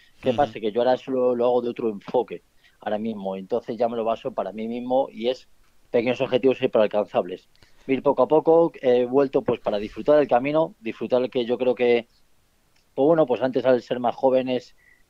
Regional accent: Madrid, Community of Madrid, Spain; Eso mínimo, hombre, siendo español y madrileño, pues que mínimo, ¿no?

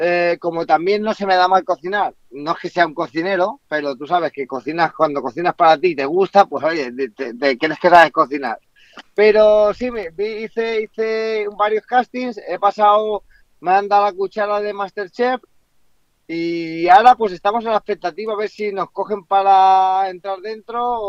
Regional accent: Manacor, Balearic Islands, Spain; soy de Manacor

